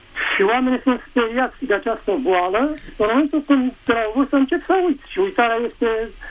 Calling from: Craiova, Dolj, Romania; Sunt din Craiova

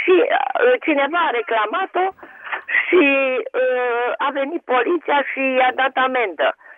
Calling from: Bucharest, Romania; din București, da.

